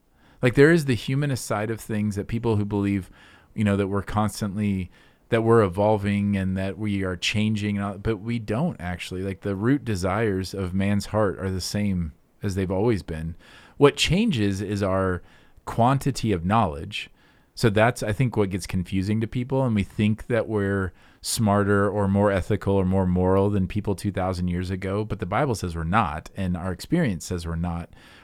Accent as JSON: {"language": "English", "region": "Midwest", "country": "United States", "said": "Oh, see, that's me being a Midwesterner, like a grumbly Midwesterner about the fall."}